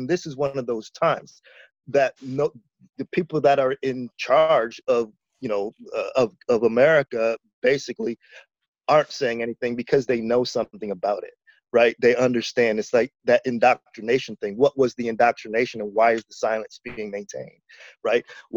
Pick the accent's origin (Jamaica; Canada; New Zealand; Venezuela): Canada; accent: Canadian American; also born or lived in Detroit, United States; So I was born in Canada, raised educationally in Canada, but socially I'm American. I spent my weekends and summers growing up over in Detroit, Southwest Detroit.